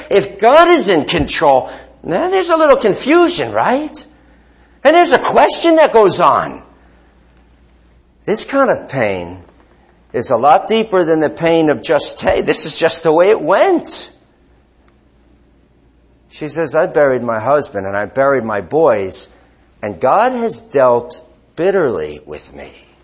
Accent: Cranford, New Jersey, United States; I didn't grow up very far from here. I grew up in Cranford.

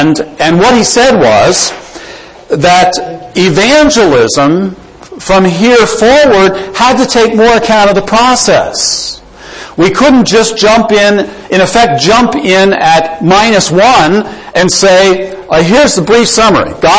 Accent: United States; When I grew up in America, we still regarded ourselves basically as a Protestant nation.

